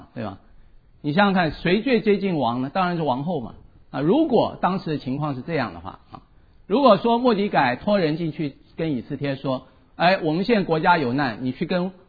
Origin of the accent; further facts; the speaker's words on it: Taiwan; accent: Taiwanese; 现在你们要以基督的爱忍受我的台湾腔国语。